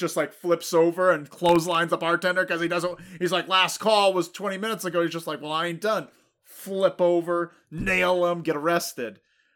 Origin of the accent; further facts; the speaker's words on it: Teaneck, New Jersey, United States; born there; I was born in Teaneck. Born in Teaneck, New Jersey.